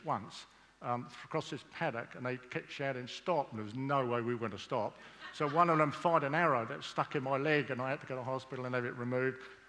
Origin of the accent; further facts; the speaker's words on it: Birmingham, West Midlands, United Kingdom; born there; also born or lived in Leicester / Blackpool / Germany; I was born in Birmingham, we moved to a camp in there, and then we moved to Leicester in England.